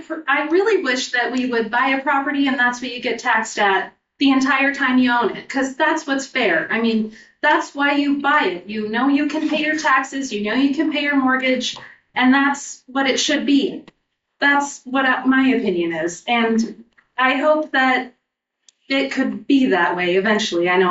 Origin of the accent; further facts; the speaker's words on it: California, United States; Don't stone me, but I'm from California. 6 years ago, where I'm from, you bought a house and what you paid for it, that's what you were taxed on